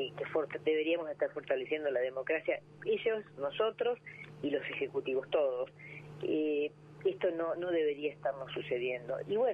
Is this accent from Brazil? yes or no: no; Argentina